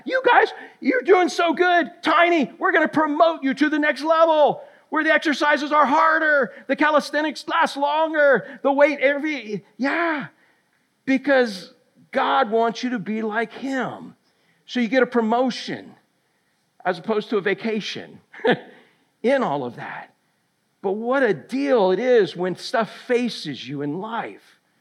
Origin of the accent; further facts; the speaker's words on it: Pine Hills, Florida, United States; growing up in Pine Hills, west side of Orlando, now it's Crime Hills. Back then it was a little more suburban